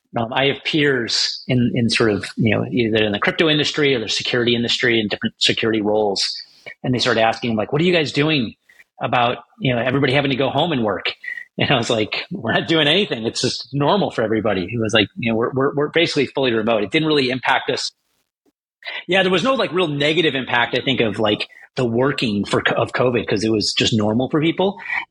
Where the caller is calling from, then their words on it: Chicago, Illinois, United States; I'm in the United States, so I am in the States.